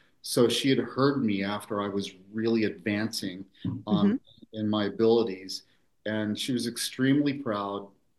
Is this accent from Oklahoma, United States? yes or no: yes; Oklahoma, United States; They're from a town called Yeager, which is outside of where I grew up in Oklahoma.